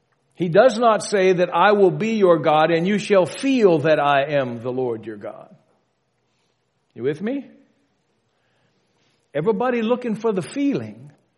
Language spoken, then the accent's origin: English; Louisiana, United States; growing up in Louisiana, our understanding of Mardi Gras was this. It's your last chance to get falling down, knee walking, puking drunk before you have to start Lent on Wednesday.